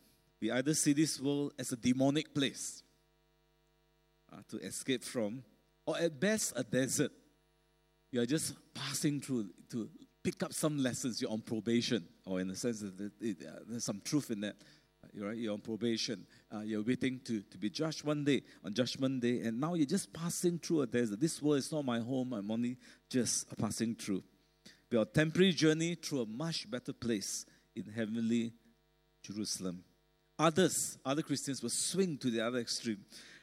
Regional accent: Malaysia; now in Singapore; My first few years as a Malaysian

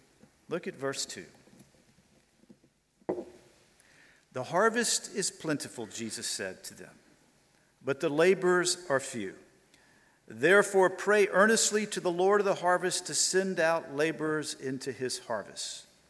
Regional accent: Atlanta, Georgia, United States; I am from Atlanta, Georgia, in the U.S.

